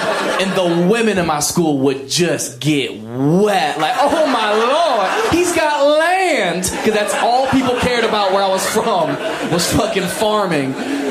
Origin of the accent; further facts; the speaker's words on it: Ohio, United States; I'm actually from Ohio.